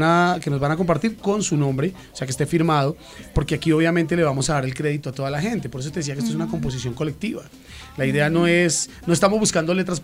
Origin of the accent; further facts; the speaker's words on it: Bogotá, Colombia; yo por ser bogotano no puedo decir que soy antioqueño, yo soy colombiano